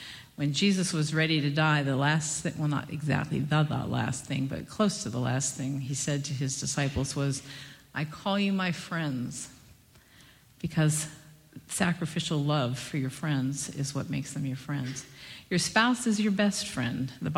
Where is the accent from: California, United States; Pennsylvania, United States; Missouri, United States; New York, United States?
Pennsylvania, United States; Pittsburgh; I mean, I'm from Pittsburgh.